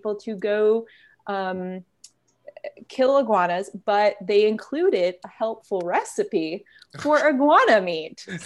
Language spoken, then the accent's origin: English; Florida, United States; But I think you've seen it, you know, from my home state in Florida.